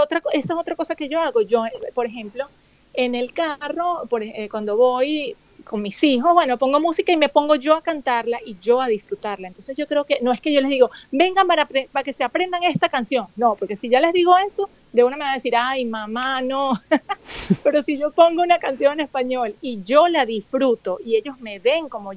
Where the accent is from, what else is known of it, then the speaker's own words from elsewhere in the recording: Venezuela; moved away; y ahora que yo salí de Venezuela, cualquier venezolano que yo me encuentre fuera de Venezuela